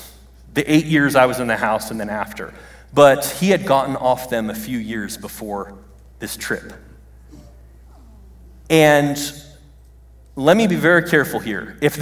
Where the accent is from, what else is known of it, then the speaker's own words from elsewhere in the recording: Brooklyn, New York, United States; born there; That's essentially my home state. I was born in Brooklyn, just like Captain America.